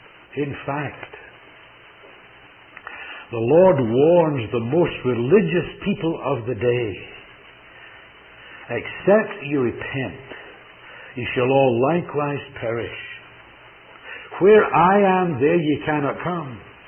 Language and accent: English; Canada; And I'm not an American, but I tremble for the United States. And I tremble for our country.